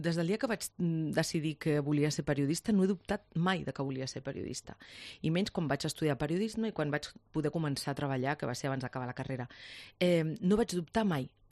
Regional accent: Córdoba, Andalusia, Spain; also born or lived in Barcelona; jo vaig néixer a Barcelona però vaig anar a viure de petita a Còrdoba

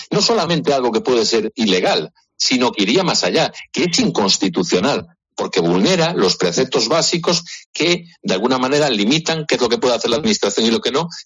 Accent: Spain; los pares constituyentes nos otorgan a nosotros los ciudadanos como españoles un poder originario.

